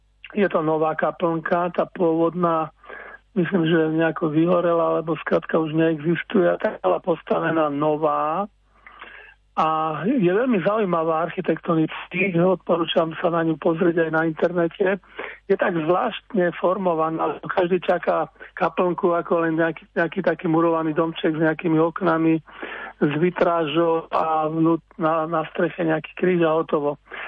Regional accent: Svätý Jur, Bratislava Region, Slovakia; Musím povedať, že teda ja som konkrétne zo Svätého Jura, tu bývam, takže to je najväčšia naša vinárska oblasť na Slovensku, Malokarpatská

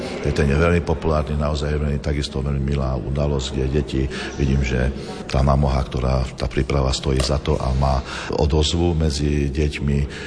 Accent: Šaca, Košice Region, Slovakia; ja som, nie som rodený Šačan, ja som sa v 5 rokov prisťahoval do Šace

